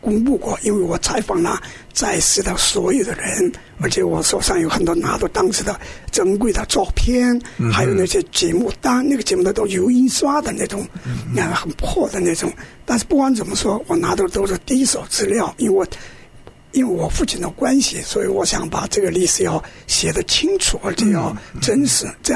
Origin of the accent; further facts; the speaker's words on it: Yanji, Jilin, China; born there; 我是出生在吉林省延吉市，可能大家听说过延边曹县，这是州，在延吉市出生的我是朝鲜族